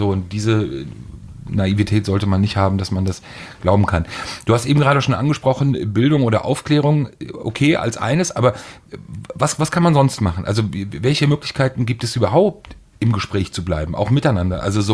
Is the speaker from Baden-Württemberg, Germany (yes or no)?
no; Hesse, Germany; Gut, ich bin in Hessen aufgewachsen